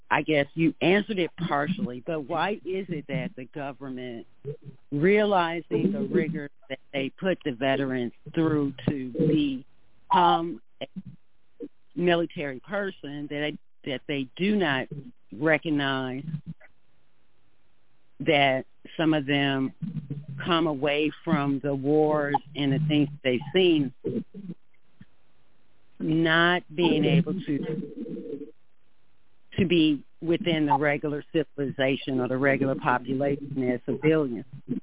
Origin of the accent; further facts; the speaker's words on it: Chicago, Illinois, United States; I'm from Chicago, and I'm piggybacking off of the previous caller.